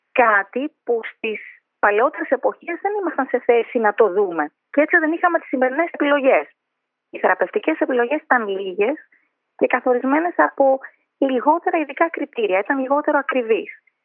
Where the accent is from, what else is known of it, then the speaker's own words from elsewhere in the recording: Greece; moved away as an adult; now in London, United Kingdom; Όταν ουσιαστικά έφυγα από την Ελλάδα μαζί με τον σύζυγό μου, που είναι επίσης ιατρός, για να δουλέψουμε στο Λονδίνο.